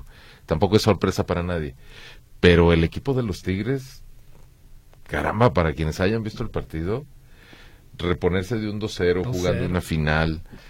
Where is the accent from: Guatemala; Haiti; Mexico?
Mexico; Guadalajara, Jalisco; como habitante de la ciudad, que las Chivas hayan perdido así. Me lo lamento como tapatío